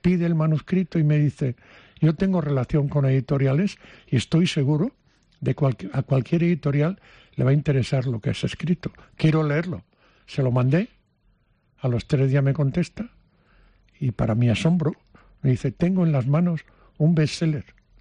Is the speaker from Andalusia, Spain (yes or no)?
no; Padrón, Galicia, Spain; Yo vine de Padrón